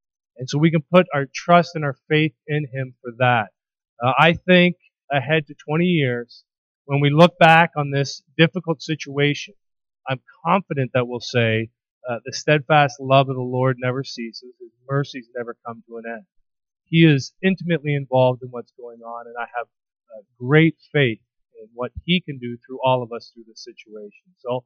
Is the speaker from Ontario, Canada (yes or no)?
yes; London, Ontario, Canada; I grew up in London, was born and raised here. Both my wife and I have almost spent our entire life within about 2 miles of this church. We still live 2 minutes away